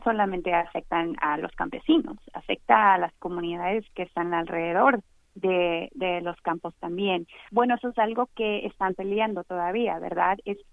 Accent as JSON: {"language": "Spanish", "town": "Tulare", "region": "California", "country": "United States", "said": "Yo soy de Tular, entonces me pongo a pensar cuando cancelaban los días de la escuela porque el aire estaba horrible"}